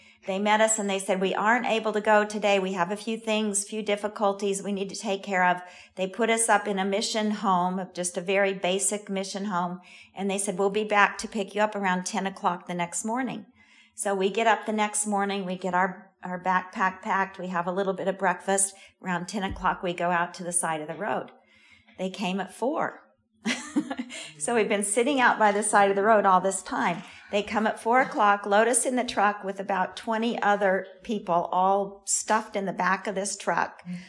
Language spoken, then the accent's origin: English; Arizona, United States; And I grew up in Arizona, and we had citrus trees.